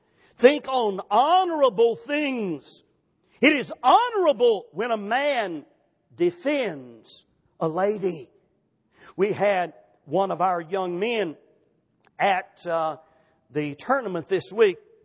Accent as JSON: {"language": "English", "region": "South Carolina", "country": "United States", "tie": "born or raised there", "said": "I was raised in South Carolina. There was hills everywhere."}